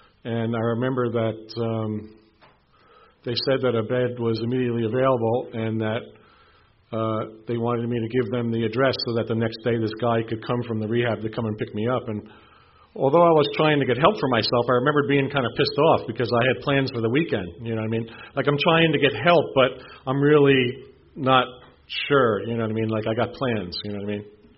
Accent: West Milford, New Jersey, United States; I'm from West Milford, New Jersey.

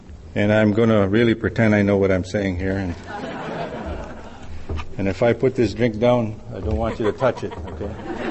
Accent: Manitoba, Canada; now in Edmonton, Canada; And I'm originally from Manitoba, but I'm here and very proud to be with my friends from Edmonton.

